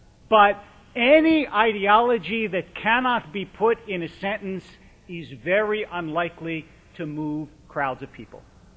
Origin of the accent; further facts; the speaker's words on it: Philadelphia, Pennsylvania, United States; Although I live on the West Coast, I grew up in Philadelphia, and this is my kind of weather